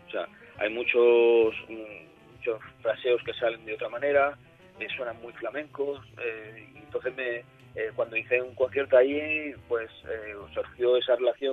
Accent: Alcalá de Chivert, Valencian Community, Spain; yo soy de aquí, soy valenciano, vivíamos un pueblecito aquí al lado de en Alcalá de Chivert, aquí en el norte de Castellón, donde en principio no hay mucha tradición flamenca

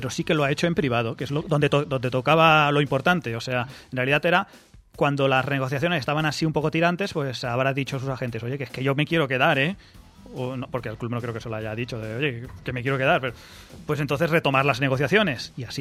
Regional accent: Valencian Community, Spain; que somos valencianos

